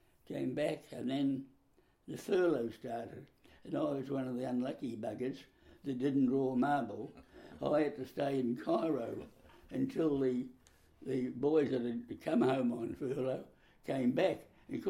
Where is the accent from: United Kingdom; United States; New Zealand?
New Zealand; Hawke's Bay; Lived in Hawke's Bay, apart from the war years.